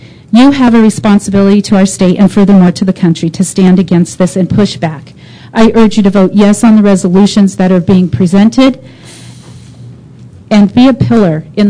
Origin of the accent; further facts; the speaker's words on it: Colorado, United States; I am from Pueblo County.